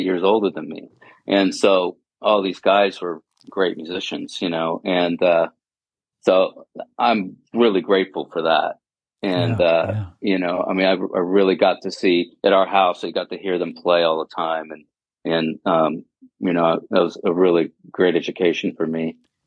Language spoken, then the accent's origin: English; San Leandro, California, United States; And, I grew up in the East Bay in San Leandro, right. Next, like near the Oakland border there. And, it was a great place to grow up.